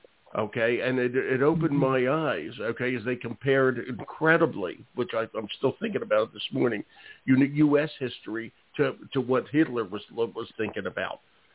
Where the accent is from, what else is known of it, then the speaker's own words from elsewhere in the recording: Philadelphia, Pennsylvania, United States; I grew up in Philadelphia, you know, and it was, I don't remember it much at all, I went to a school in Philadelphia